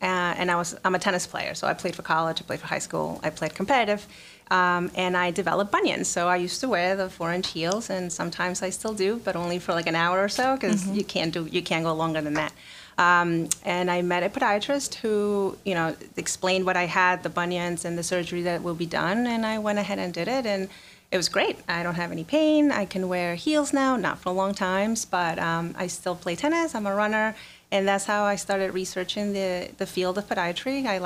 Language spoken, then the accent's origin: English; Peru; now in United States; I was raised in Peru, but when I first moved to this country, it was Manhattan. So I've been there all my life